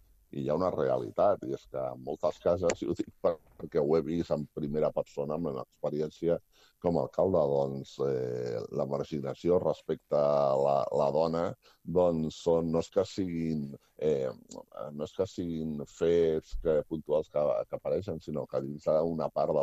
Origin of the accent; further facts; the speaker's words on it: Catalonia, Spain; jo soc català, no?